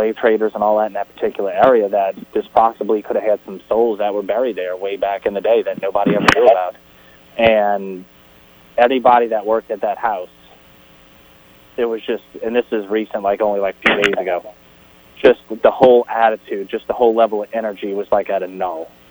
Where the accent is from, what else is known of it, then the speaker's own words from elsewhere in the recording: New Orleans, Louisiana, United States; here in my hometown in the greater New Orleans area